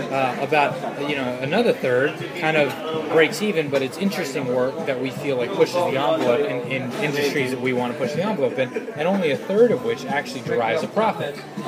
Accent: New York City, New York, United States; we're from the Lower East Side. We're finance guys.

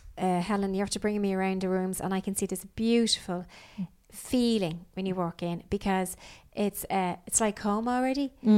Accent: Dublin, Leinster, Ireland; I'm from Dublin

